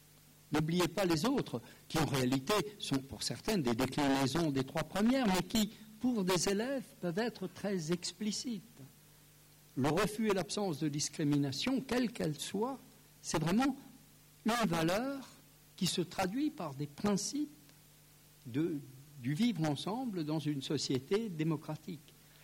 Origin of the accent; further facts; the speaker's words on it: Grand Est, France; je suis alsacien. C'est-à-dire que j'ai été formé, et j'ai exercé mon métier de prof d'histoire, dans une partie de la République qui n'est pas laïque.